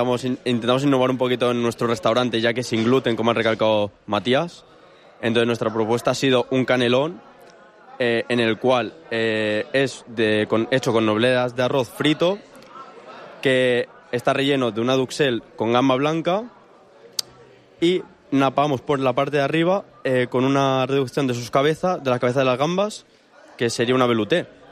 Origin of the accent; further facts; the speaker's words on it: Alcoy, Valencian Community, Spain; Y provengo de Alcoy y por motivos pues he terminado aquí.